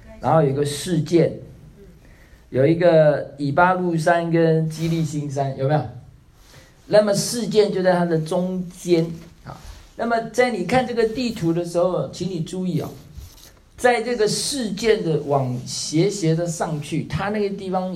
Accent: Taiwan; now in United States; 就像我当时我从台湾飞到美国来的时候

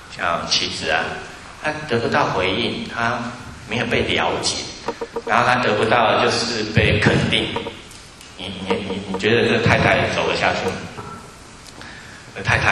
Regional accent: Taiwan; 所以我们在台湾都是学 Fine，Thank you。

